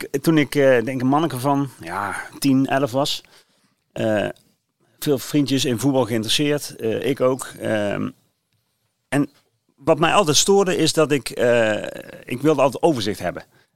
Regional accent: Helmond, North Brabant, Netherlands; Opgegroeid in Helmond

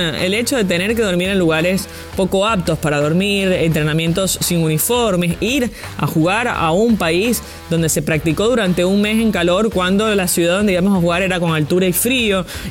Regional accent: Venezuela; siendo venezolano, lamentablemente, te van a pitar falta

